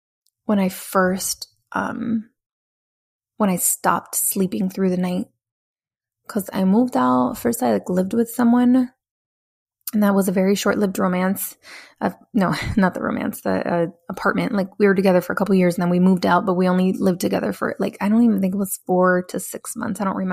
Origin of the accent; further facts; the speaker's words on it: Milwaukee, Wisconsin, United States; I grew up in Milwaukee, Wisconsin. It was like a real like gang infested area.